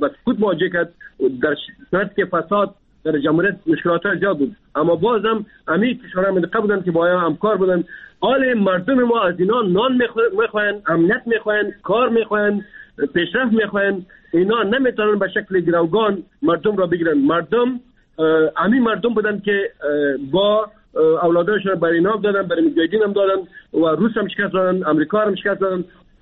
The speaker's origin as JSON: {"language": "Persian", "country": "Afghanistan", "said": "ما افغان هستیم، ما مسلمان هستیم"}